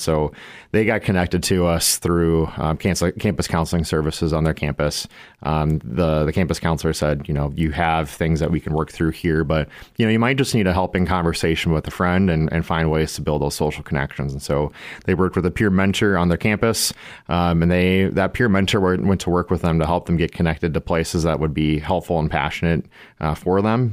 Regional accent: Corsica, South Dakota, United States; I'm a rural kid. Mm-hmm. I grew up in Corsica, like I said. And I think about my college experience at the University of South Dakota

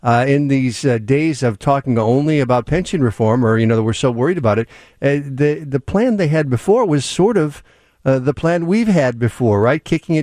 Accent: Manteno, Illinois, United States; Okay, so I grew up in Manteno, part of the Twin Cities of Manteno, Piatone.

